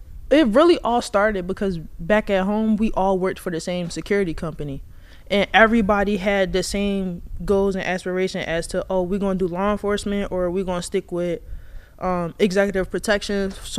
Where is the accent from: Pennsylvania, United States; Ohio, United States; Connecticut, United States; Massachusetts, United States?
Pennsylvania, United States; Philadelphia; moved away; Yeah, I was born in Philadelphia. My neighborhood was fairly good.